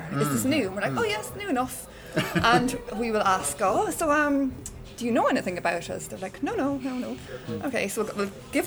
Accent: Ireland; but, you know, we're Irish, but we also, I think we can do that without alcohol as well.

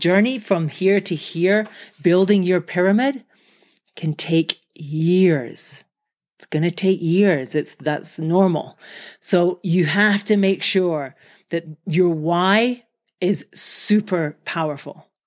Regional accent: England, United Kingdom; I love it. I'm English. Equally useful.

